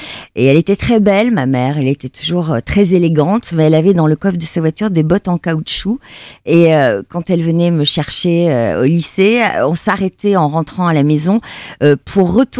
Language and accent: French; Cestas, Nouvelle-Aquitaine, France; J'ai grandi à 15 km de Bordeaux, dans un petit village à l'époque, qui s'est bien agrandi depuis, qui s'appelait Cestas, dans la nature, dans une maison avec un jardin